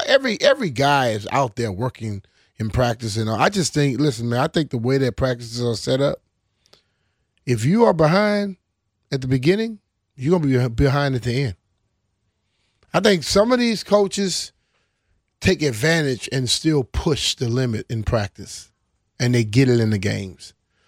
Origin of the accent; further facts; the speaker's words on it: Louisiana, United States; I'm from Southwest Louisiana, and these other dudes from Notre Dame, this, that, and the other, I had to outwork them.